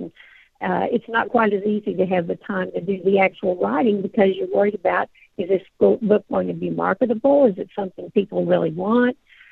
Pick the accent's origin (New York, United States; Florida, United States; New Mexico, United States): New Mexico, United States; my home community where I grew up in New Mexico, my high school friends, my college friends